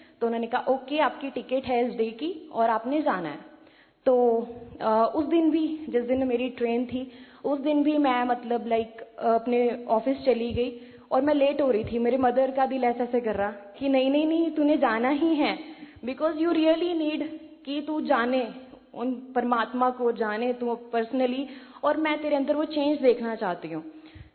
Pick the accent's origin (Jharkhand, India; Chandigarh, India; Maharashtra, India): Chandigarh, India; चंडीगढ़ से आई हूँ।